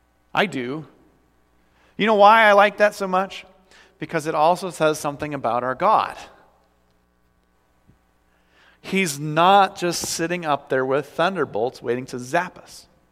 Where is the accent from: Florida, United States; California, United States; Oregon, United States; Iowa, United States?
Iowa, United States; I'm from Iowa and I don't even know what a bushel is.